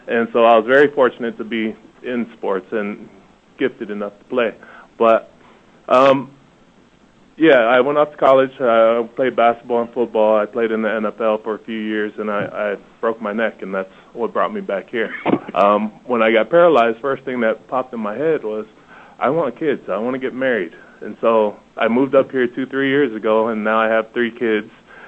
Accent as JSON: {"language": "English", "town": "Mountain View", "country": "United States", "tie": "born or raised there", "said": "I guess I should tell you who I am and where I grew up, everything. I grew up in Mountain View. I went to Clark Junior High."}